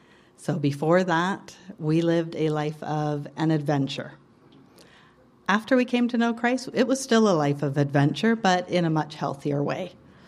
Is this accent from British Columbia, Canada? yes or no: yes; North Vancouver, British Columbia, Canada; now in Balfour, Canada; I am a Kootenai girl. We moved up from North Vancouver. I'm born and raised in North Van. So born and raised in North Vancouver.